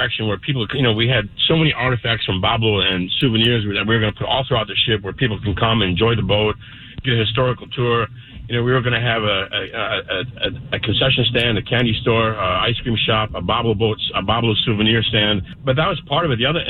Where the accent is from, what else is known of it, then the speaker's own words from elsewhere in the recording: Detroit, Michigan, United States; Just like, I grew up in Detroit.